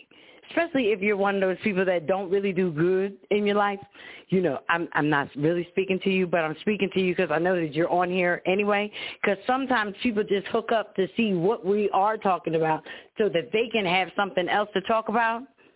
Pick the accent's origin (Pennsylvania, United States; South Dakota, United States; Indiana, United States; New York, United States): Pennsylvania, United States; Philadelphia; And y'all know we come from Philadelphia